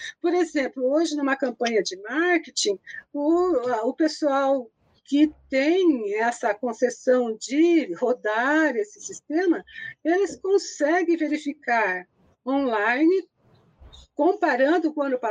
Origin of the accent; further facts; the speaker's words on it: Cianorte, Paraná, Brazil; also born or lived in Apucarana; now in Curitiba, Brazil; eu não sou daqui de Curitiba, eu nasci no norte do Paraná, nasci numa cidade chamada Apucarana, fui registrada em Astorga, com 5 anos fui para Cianorte.